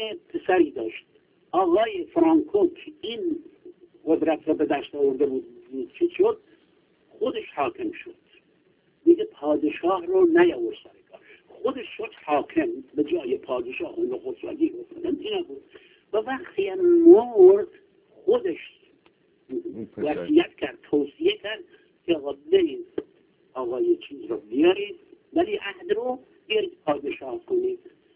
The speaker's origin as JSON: {"language": "Persian", "country": "Iran", "said": "من طرف به عنوان یک ایرانی از شما سپاسگزاری و قدردانی میکنم."}